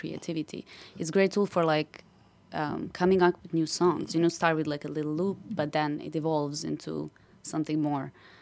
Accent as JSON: {"language": "English", "country": "Serbia", "second_language": "English", "moved": "yes", "said": "when I came from Serbia, I didn't know anyone who's a musician here."}